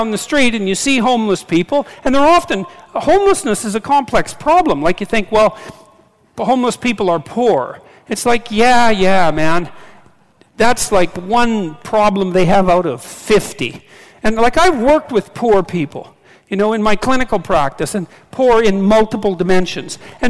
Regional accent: Canada; I'm a Canadian, so I'll use

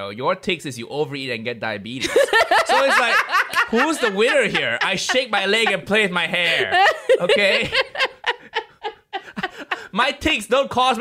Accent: Malaysia; I grew up in Malaysia

